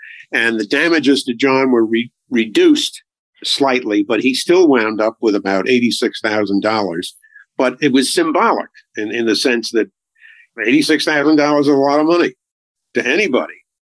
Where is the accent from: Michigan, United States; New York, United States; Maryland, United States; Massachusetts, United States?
New York, United States; The first day of the trial, I was raised on Long Island.